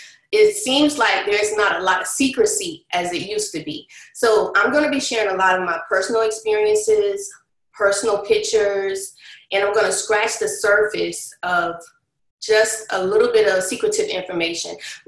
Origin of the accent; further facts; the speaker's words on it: Savannah, Georgia, United States; Again, I'm from Savannah, Georgia, too.